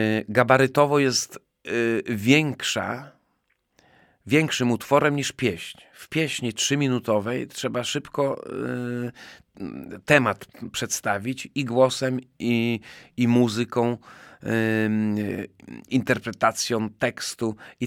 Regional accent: Łomża, Podlaskie Voivodeship, Poland; Łomżanin albo Łomżyniak, może w ten sposób, jako Łomżyniak, proszę Państwa, z urodzenia, z wykształcenia, podstawową szkołę średnią tu realizowałem.

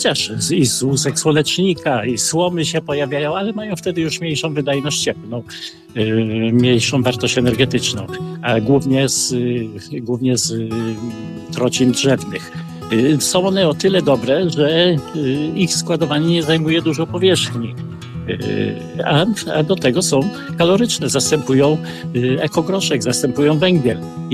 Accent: Warmian-Masurian Voivodeship, Poland; ja akurat pochodzę z województwa warmińsko-mazurskiego

